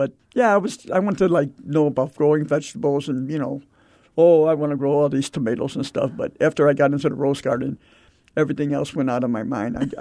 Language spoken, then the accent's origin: English; Chicago, Illinois, United States; I'm from Chicago.